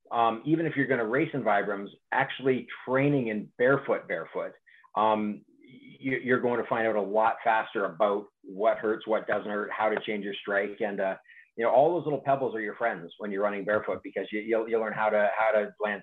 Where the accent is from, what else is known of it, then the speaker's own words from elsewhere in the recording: Canada; I'm Canadian.